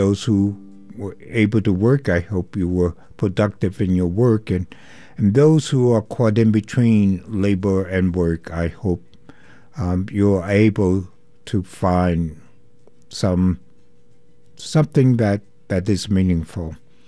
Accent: Queens, New York, United States; I am also from Queens, so maybe I will chime in here.

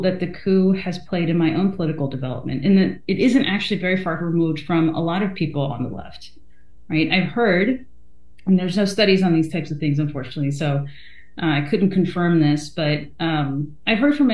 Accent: Florida, United States; And I grew up in South Florida, right? So a lot of big immigrant community there.

